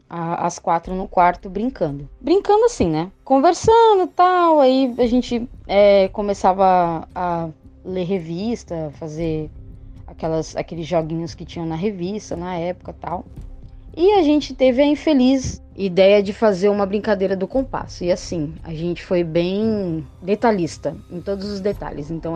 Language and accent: Portuguese; Santos, São Paulo, Brazil; eu sou de Santos, São Paulo.